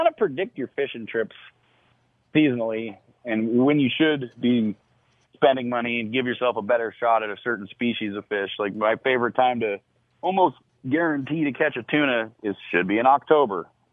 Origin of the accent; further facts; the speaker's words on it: Las Vegas, Nevada, United States; I grew up in Las Vegas, Nevada, and I know every square inch of Utah and Nevada and Arizona, fishing freshwater. That's where I come from.